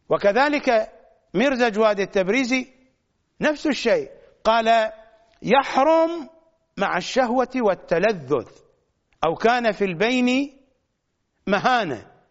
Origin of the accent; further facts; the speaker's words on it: Iraq; كالذين عندنا في النجف وكربلاء